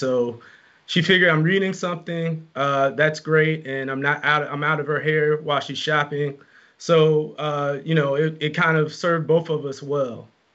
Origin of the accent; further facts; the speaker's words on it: Georgia, United States; You know, I grew up in Georgia, and my mother would take me to the grocery store with her.